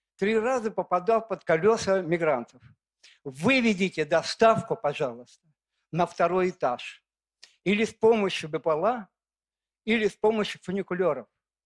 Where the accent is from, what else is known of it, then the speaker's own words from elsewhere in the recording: Moscow, Russia; Я родился в Москве, коренной москвич, родился на Арбате, ну, на Патриарших прудах, точнее. Всю жизнь прожил здесь, в районе метро «Университет».